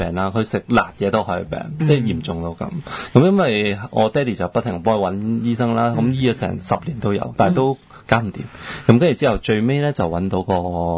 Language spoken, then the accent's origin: Cantonese; Hong Kong; born there; 我喺香港出世啦，但係我哋係福建組織嘅